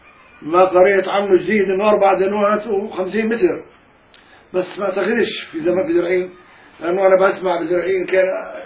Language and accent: Arabic; Zir'in, Palestine; بلادنا فلسطين، واستشهد من عندنا من زرعين